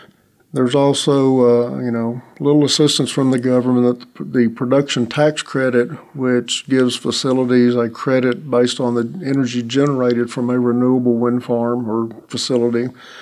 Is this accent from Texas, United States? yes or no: yes; Texas, United States; I'm actually originally from Texas, where we have over 19 gigawatts of wind power installed.